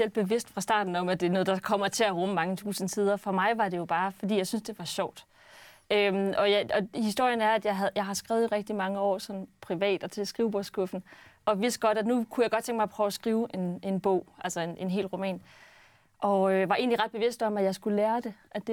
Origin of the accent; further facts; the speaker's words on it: North Denmark Region, Denmark; Jeg kommer fra Nordjylland.